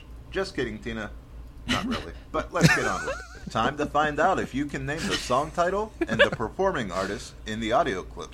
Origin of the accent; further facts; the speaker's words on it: Springfield, Illinois, United States; I am from Springfield, Illinois, and I've got a music quiz for you.